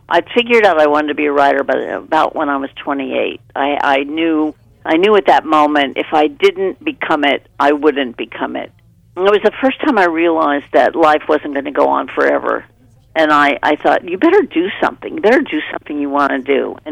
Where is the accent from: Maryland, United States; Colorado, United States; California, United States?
California, United States; Beverly Hills; Well, you know, I grew up in Beverly Hills. My parents were screenwriters.